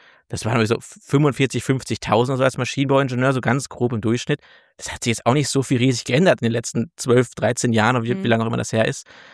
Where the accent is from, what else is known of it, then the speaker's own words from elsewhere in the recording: Herne, North Rhine-Westphalia, Germany; ich komme halt aus Herne, das ist glaube ich die zweit- oder drittärmste Stadt Deutschlands, Großstadt Deutschlands.